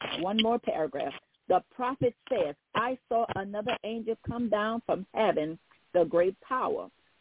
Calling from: New Orleans, Louisiana, United States; I'm calling from New Orleans.

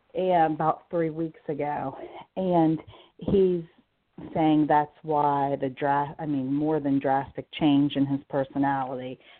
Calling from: Pennsylvania, United States; I'm calling from Pennsylvania.

